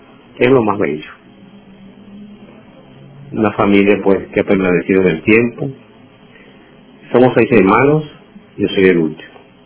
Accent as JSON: {"language": "Spanish", "town": "Cumaná", "region": "Sucre", "country": "Venezuela", "tie": "born there", "said": "Nací aquí en Cumaná, de una familia muy humilde. Nací el 7 de marzo del año 32"}